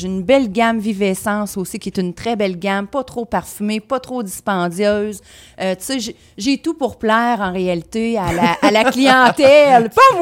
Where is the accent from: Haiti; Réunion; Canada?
Canada; Quebec; je suis une beauceronne aussi